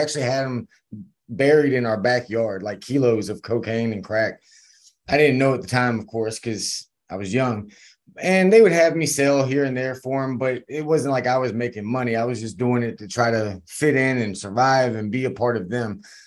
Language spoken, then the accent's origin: English; Virginia, United States; born there; And as you said, I was born in Virginia.